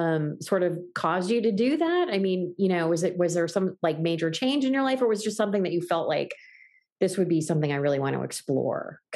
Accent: Upper Arlington, Ohio, United States; So I grew up in Upper Arlington, which is like the Shaker Heights of Columbus.

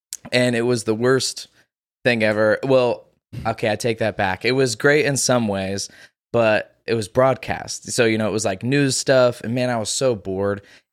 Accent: Vincennes, Indiana, United States; now in Evansville, United States; Moved to Evansville because I was like, I'm from Vincennes, and there was nothing going on there. It's such a small town.

